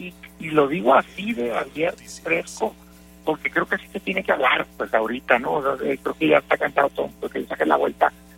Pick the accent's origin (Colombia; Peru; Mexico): Mexico; como senador, como mexicano, pues es un desastre el gobierno federal